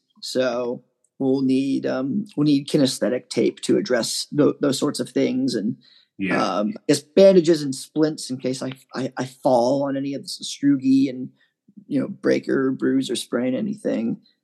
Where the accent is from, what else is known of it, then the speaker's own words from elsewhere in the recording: Appalachia, United States; I come from Appalachia, and in the States, Appalachia is disproportionately affected by the opioid epidemic.